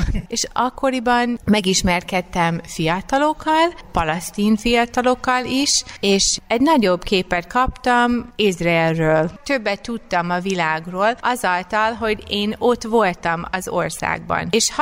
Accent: United States; Hungarian is a second language; moved away as an adult; now in Budapest, Hungary; Biztos, aki hallgatja a hangomat, rájön arra, hogy nem vagyok magyar. Az Amerikai Egyesült Államokból jöttem Magyarországra.

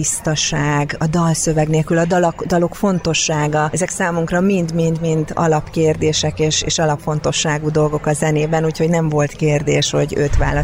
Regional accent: Sopron, Győr-Moson-Sopron, Hungary; ugyan én soproni származású vagyok

